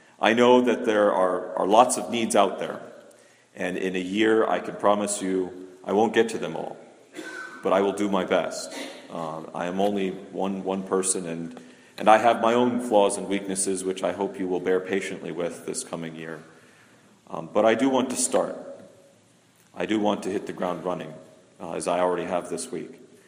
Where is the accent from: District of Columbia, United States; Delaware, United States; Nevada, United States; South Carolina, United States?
Nevada, United States; Las Vegas; moved away as an adult; now in Mount Angel, United States; growing up in Las Vegas in the desert, when I found out that I was going to be moving to some place that rained like 9 months out of the year, I thought it was great.